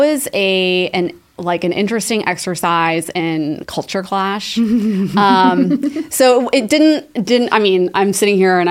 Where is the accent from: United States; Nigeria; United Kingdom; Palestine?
United States; Texas; Actually, you know, growing up in Texas, you learn Spanish.